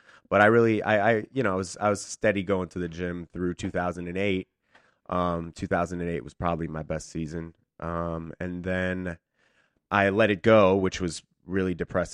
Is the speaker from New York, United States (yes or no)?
no; Oak Park, Illinois, United States; I grew up on the West Side in Oak Park, which is known for its Frank Lloyd Wright homes and the birthplace of Ernest Hemingway.